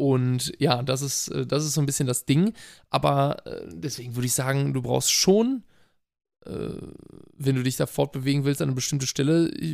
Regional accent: Salvador, Bahia, Brazil; German is a second language; bei Salvador, meiner Heimatstadt, und bei Bahia

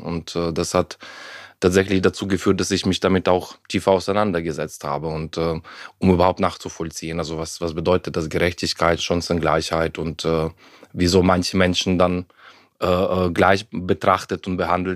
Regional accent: Ukraine; German is a second language; ich bin ja in der Ukraine aufgewachsen, damals noch in der Sowjetunion

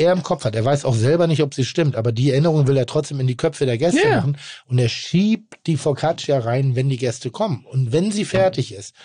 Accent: Austria; ich bleibe jetzt hier in meinem kleinen Dorf und ich würde ja gar nicht wissen als Österreicher, was Parmesankäse ist.

